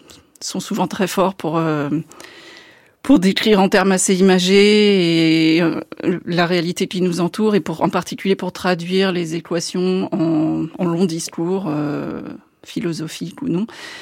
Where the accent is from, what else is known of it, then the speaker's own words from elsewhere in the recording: Orléans, Centre-Val de Loire, France; Alors, j'ai grandi à Orléans